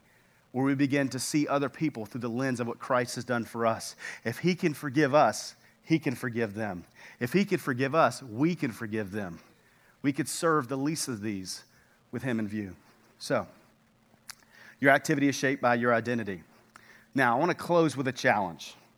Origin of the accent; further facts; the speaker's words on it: Texas, United States; Well, remember, we're from East Texas.